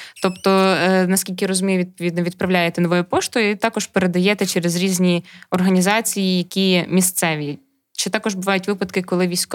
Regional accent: Chervonohrad, Lviv Oblast, Ukraine; і я з Червонограда.

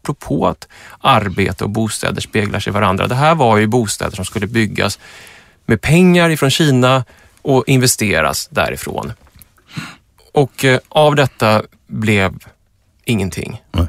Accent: Linköping, Östergötland, Sweden; När jag växte upp i Linköping på 80-talet

